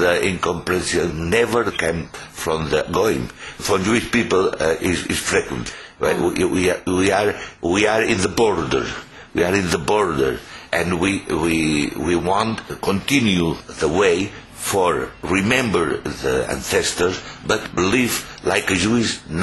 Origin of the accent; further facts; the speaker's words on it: Mallorca, Balearic Islands, Spain; first language Catalan; English is a second language; First, I write in Catalan, is our language in Mallorca